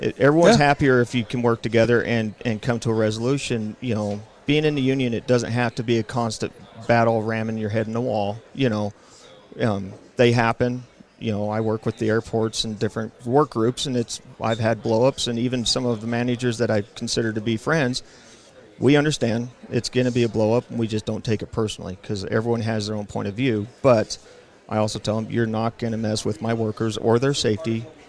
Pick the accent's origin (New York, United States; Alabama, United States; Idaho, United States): Idaho, United States; I grew up in Boise County, so it's been a little niche of mine that I feel for these people because I grew up in that area.